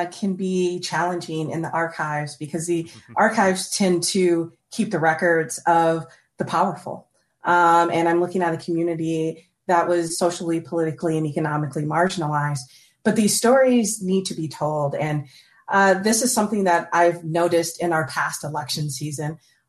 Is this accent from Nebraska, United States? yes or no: yes; Omaha, Nebraska, United States; I'm a Midwesterner, born and raised in Omaha, Nebraska. My mother's family had been there before it was ever even the state.